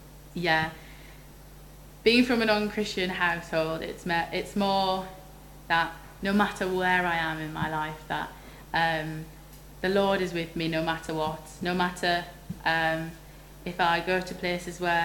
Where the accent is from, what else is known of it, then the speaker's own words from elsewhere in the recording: Middlesbrough, North East England, United Kingdom; I'm from Middlesbrough, if you know where that is.